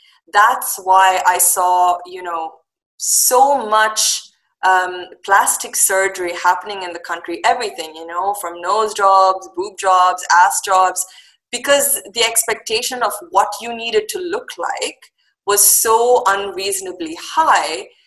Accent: Dubai, United Arab Emirates; So to start with, I was born and raised in Dubai.

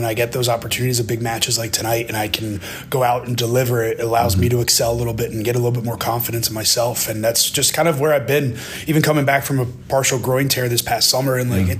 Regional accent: New Jersey, United States; And we're both from New Jersey. Mm-hmm. And just go figure, we both grew up 30 minutes apart, but we met in Florida, which is kind of wild. Both Jersey kids.

